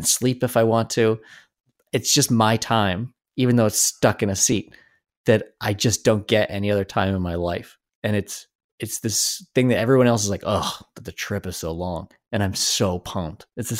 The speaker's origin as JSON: {"language": "English", "region": "Colorado", "country": "United States", "tie": "born or raised there", "said": "okay, I'm from Colorado. I grew up skiing and snowboarding."}